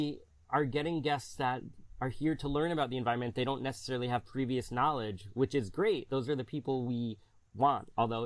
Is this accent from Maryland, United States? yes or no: no; New York, United States; And I grew up in the Hudson Valley